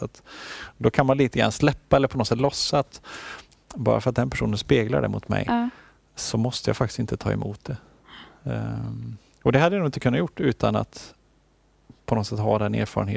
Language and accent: Swedish; Arvika, Värmland, Sweden; videobutiken i Arvika där jag är uppvuxen